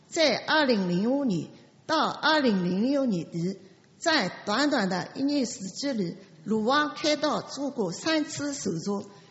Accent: Shanghai, China; 我来自上海，下面我来分享

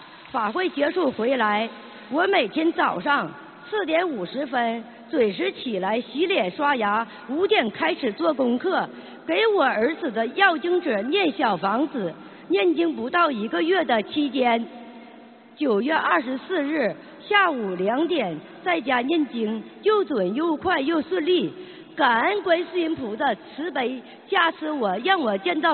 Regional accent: Harbin, Heilongjiang, China; 我今年44岁，28岁开始供佛

